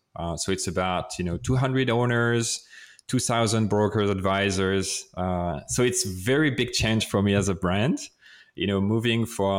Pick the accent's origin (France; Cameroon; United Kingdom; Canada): France; accent: French; English is a second language; And sorry, that's my French accent for those who can't hear it.